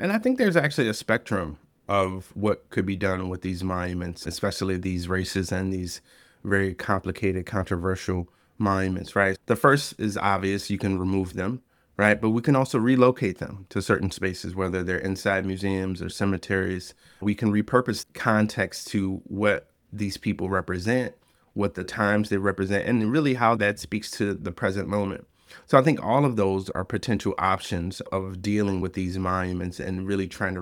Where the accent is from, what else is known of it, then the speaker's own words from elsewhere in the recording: New Orleans, Louisiana, United States; And so I grew up in New Orleans, and I was very aware of hatred all around me.